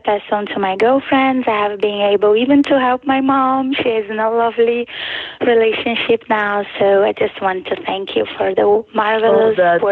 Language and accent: English; Brazil; I grew up in Brazil with an drug-addicted father, very abusive, and with a lovely mom